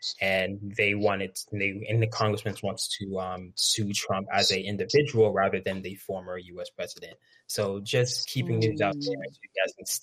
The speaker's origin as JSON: {"language": "English", "town": "Miami", "region": "Florida", "country": "United States", "tie": "born or raised there", "said": "So I grew up in Miami. I just know that's a whole nother beast."}